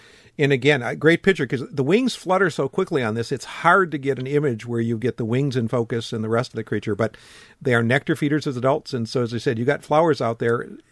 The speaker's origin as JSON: {"language": "English", "region": "Wisconsin", "country": "United States", "tie": "born or raised there", "said": "I mean, growing up in Wisconsin, I mean, I have perspectives."}